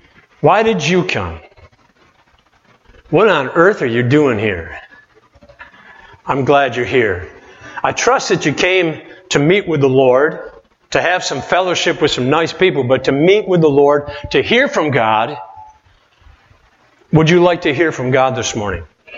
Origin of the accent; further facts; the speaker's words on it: the South, United States; Good morning, y'all. I'm from the South.